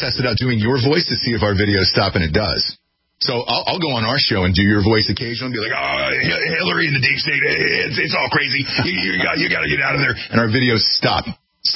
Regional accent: Atlanta, Georgia, United States; I can say that because I'm from Atlanta.

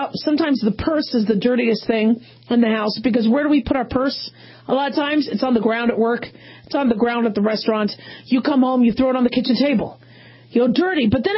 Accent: California, United States; born there; Now, I was born in California. I went to school. Went to UCLA in my senior year, a medical school in California. I love California.

